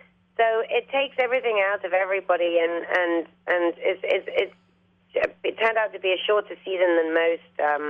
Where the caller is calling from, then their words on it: New York City, New York, United States; Well, my own room in Brooklyn. We live in Brooklyn, so it's actually very painless.